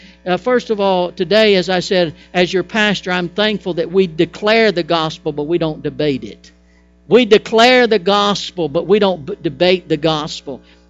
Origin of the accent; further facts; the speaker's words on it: Prattville, Alabama, United States; also born or lived in Wetumpka, United States; I'm a Prattville boy, although I was born in Wetumpka, Alabama. I'm from Prattville, and I love this place, but I didn't want to come back